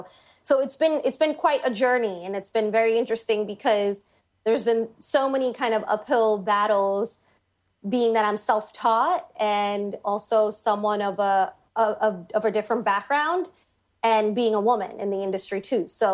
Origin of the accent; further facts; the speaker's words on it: India; now in Boston, United States; I'm Indian